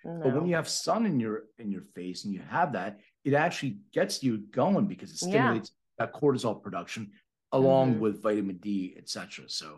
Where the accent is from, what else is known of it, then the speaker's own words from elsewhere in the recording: Philadelphia, Pennsylvania, United States; now in Los Angeles, United States; Oh, well, I'll tell you, I'm from Philly. I live in LA for the last 15 years.